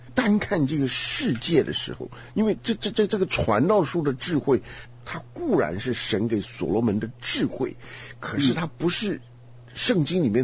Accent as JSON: {"language": "Chinese", "country": "China", "said": "就是啊，中国人读圣经总是要带点中国味嘛，它跟我们这个中国人讲的一样不一样？"}